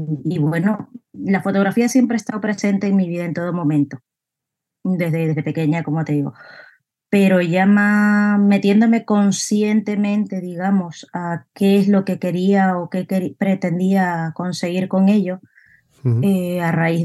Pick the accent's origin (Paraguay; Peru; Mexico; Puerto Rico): Peru; now in Spain; soy peruana de nacimiento, llevo ya prácticamente, o este año hago 15 años en España. Vine con el fin de seguir estudiando y ampliando conocimientos y trabajar.